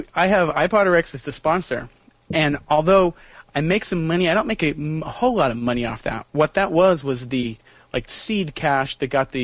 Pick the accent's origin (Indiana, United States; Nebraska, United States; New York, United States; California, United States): Nebraska, United States; also born or lived in Kansas; I actually grew up in Nebraska and Kansas.